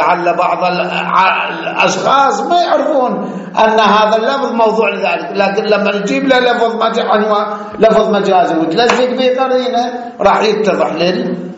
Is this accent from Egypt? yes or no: no; Iraq; احنا عندنا بالعراق